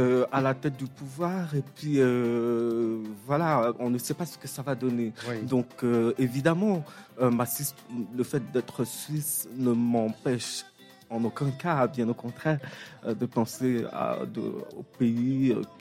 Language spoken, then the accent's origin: French; Cameroon; Nous, je viens du Cameroun